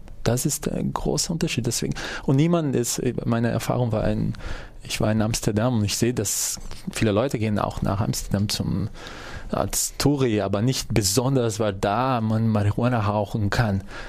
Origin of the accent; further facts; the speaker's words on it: Brazil; first language pt; German is a second language; ich bin aufgewachsen in Brasilien in Slum, in einer Favela